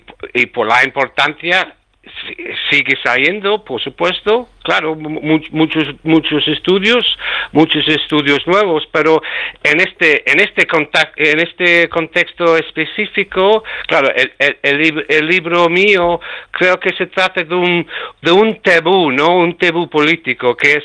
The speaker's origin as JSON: {"language": "Spanish", "region": "England", "country": "United Kingdom", "tie": "born there", "second_language": "Spanish", "said": "andaluz, mi madre gallega, así que tengo mis raíces profundamente españolas, pero yo nací en Inglaterra, hice la carrera universitaria en Inglaterra y también la tesis, así que sí, yo soy británico, pero hijo de unos inmigrantes españoles que salieron de España en los años 60"}